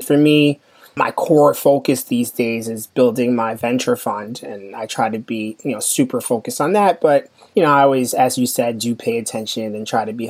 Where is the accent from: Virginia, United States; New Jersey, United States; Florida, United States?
Florida, United States; Miami; also born or lived in New York; I said that I was from Haiti, which is where my entire family's from. I spent every summer there growing up, but I was actually born in New York and I grew up in Miami.